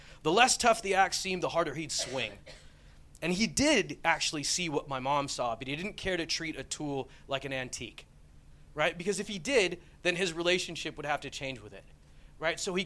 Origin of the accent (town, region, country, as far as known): United States